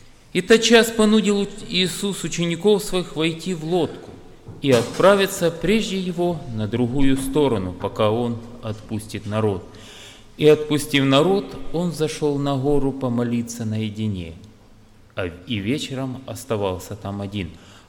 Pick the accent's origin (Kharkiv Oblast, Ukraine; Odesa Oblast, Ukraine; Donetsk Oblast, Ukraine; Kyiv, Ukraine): Kharkiv Oblast, Ukraine; Merefa; я из Мирефы.